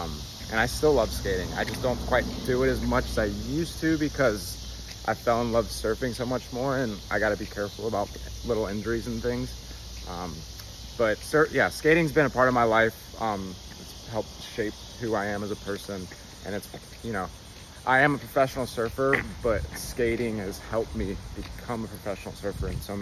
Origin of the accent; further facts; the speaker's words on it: North Carolina, United States; It doesn't matter that we're from North Carolina and the waves are 2 feet every day.